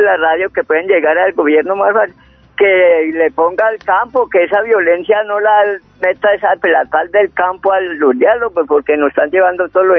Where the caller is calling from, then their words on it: Granada, Antioquia, Colombia; Yo soy de Granada, Antioquia, municipio de Granada, Antioquia, Corregimiento Santana.